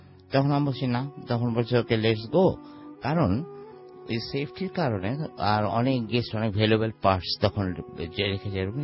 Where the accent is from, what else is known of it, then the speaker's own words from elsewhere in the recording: Uttara, Dhaka Division, Bangladesh; Thank you Rasel ভাই … উত্তরা থেকে।